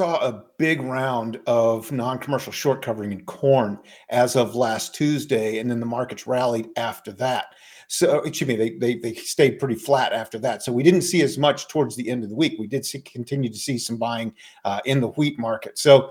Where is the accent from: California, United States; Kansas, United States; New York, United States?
Kansas, United States; It did take me back to my old days of, you know, growing up in Kansas where, you know, these things became almost commonplace at this time of year.